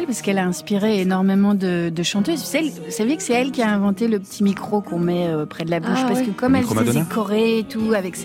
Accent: Belgium; moved away as an adult; now in Paris, France; je venais d'avoir 18 ans, j'ai quitté la Belgique, mes racines, ma culture, ma famille, mes amis. Et je suis tombée dans le 16e arrondissement de Paris.

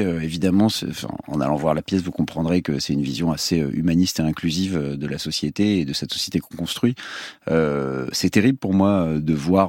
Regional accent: Paris, Île-de-France, France; je suis quand même très content de voir les JO arriver dans ma ville, hein, puisque je suis parisien.

